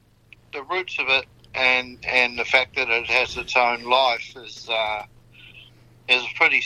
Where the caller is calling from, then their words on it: Napier, Hawke's Bay, New Zealand; Calling from Napier.